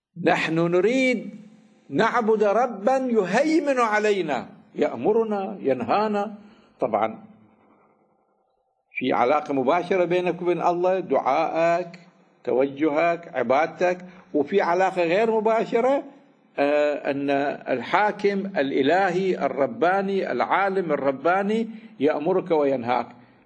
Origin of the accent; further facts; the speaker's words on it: Iraq; وإيش كده حلوة عندنا في العراق البند الثاني من الدستور